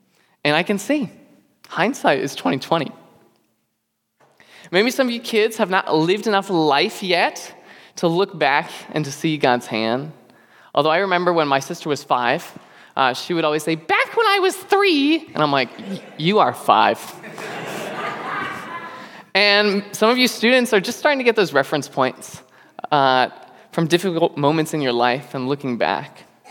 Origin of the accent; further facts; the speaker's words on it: Florida, United States; And I was from South Florida. I went to college in Indiana, so I could see myself basically living anywhere.